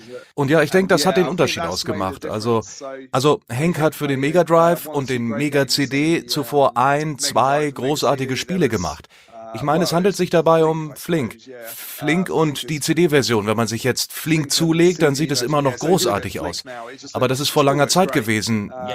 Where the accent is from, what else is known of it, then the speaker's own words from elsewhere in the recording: England, United Kingdom; Nun, ich bin Engländer